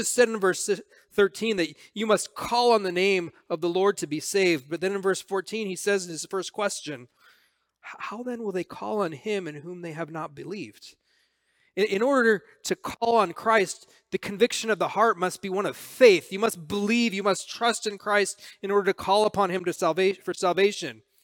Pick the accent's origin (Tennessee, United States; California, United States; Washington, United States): California, United States; Los Angeles; growing up in Los Angeles as an Italian American.